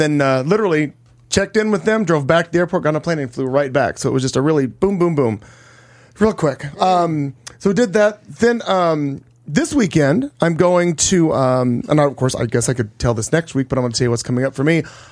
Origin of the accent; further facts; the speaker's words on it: Joplin, Missouri, United States; it's interesting to have a pride event of some sort taking part in my hometown of Joplin, Missouri.